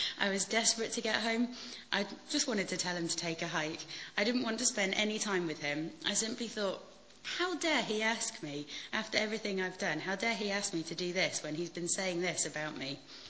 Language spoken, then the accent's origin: English; Yorkshire and the Humber, United Kingdom; now in Bedford, United Kingdom; I'm 27. I live in Bedford, but I grew up in Yorkshire